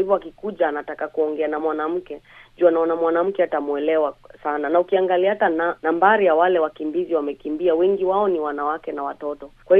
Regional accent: Samburu County, Kenya; born there; nimezaliwa mali inaitwa Samburu.

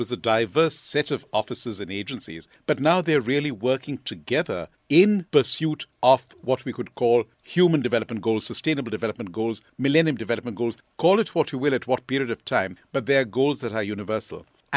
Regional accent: India; I, growing up in India, had a fairly misbegotten experience trying to learn and practice yoga

